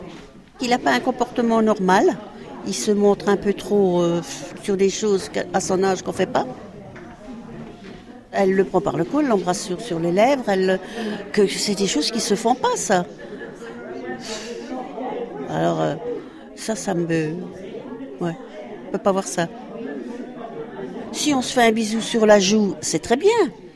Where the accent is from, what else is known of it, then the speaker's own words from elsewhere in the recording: Saint-Dizier, Grand Est, France; Rarement, sauf que comme je suis de Saint-Dizier